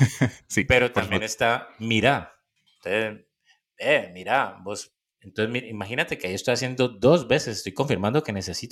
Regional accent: Cali, Valle del Cauca, Colombia; en cuanto a Cali, ¿yo qué te puedo decir de Cali? Cali tenemos como un español un poco...

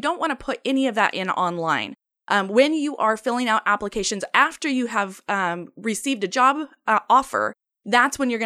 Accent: Portland, Oregon, United States; I'm from the Portland area here.

